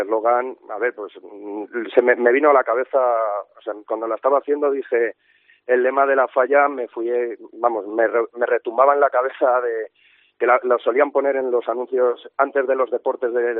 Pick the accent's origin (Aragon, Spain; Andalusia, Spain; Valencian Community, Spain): Valencian Community, Spain; Montán; yo soy de Montán, soy nacido, criado, vecino de Montán.